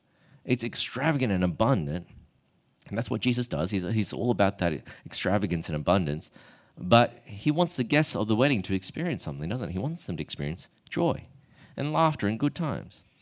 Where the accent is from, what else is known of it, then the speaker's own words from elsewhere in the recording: Australia; born there; I'm Australian born, but As you can see, my ethnic background is Chinese.